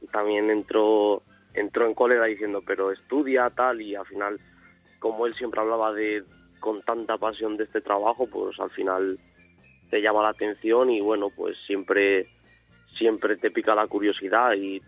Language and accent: Spanish; Sotillo de la Grada, Castile and León, Spain; Yo soy de un pequeño pueblo de Ávila, de Sotillo de la Grada.